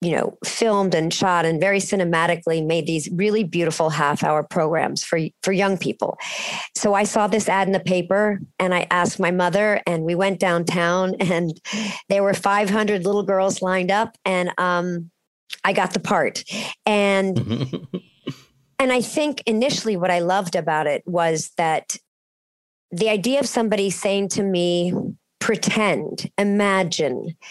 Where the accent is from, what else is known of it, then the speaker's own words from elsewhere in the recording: Cincinnati, Ohio, United States; at the time when I was growing up in Cincinnati, the arts was so well funded by state, local, and federal governments.